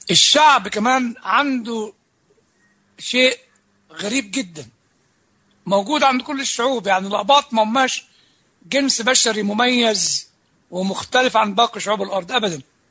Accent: Upper Egypt, Egypt; وعند الكبار عندنا في الصعيد لما يكون في فرح وكل واحد يسحب البندقية ويضرب له طلقتين في الهواء

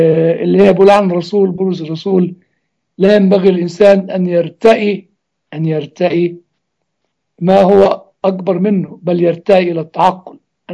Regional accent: Egypt; وطريقة الشيعة اللي موجودة عندنا في مصر

